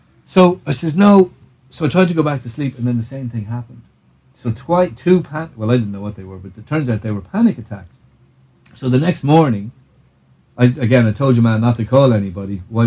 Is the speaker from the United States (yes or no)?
no; Ireland; oh, yeah, no, I'm Irish.